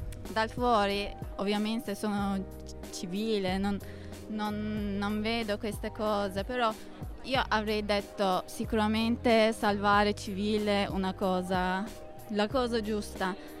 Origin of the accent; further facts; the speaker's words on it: Turkey; Italian is a second language; No, non sono italiana, sono turca.